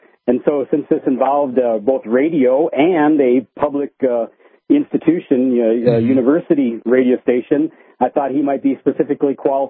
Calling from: Albuquerque, New Mexico, United States; because I was calling from Albuquerque

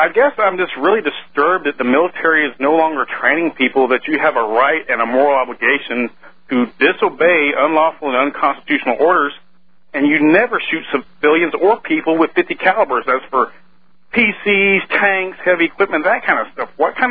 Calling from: Kansas City, United States; Hey, I'm calling from Kansas City.

